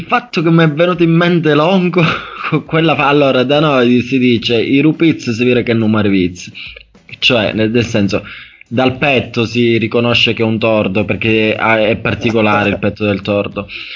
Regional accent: Cariati, Calabria, Italy; io sono di Cariati, sono delle Lampare, cioè sono nato e cresciuto in quel territorio

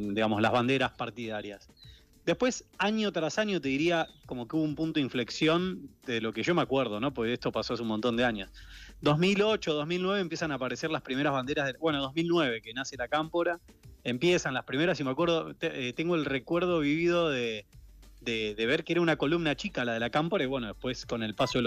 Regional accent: Pinamar, Buenos Aires Province, Argentina; porque yo soy de Pinamar, y fui a estudiar a la UBA.

